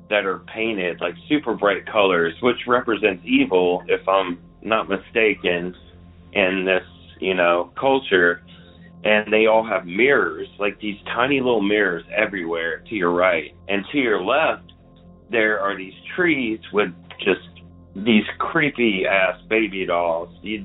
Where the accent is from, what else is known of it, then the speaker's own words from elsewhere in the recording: Memphis, Tennessee, United States; I am originally from Memphis.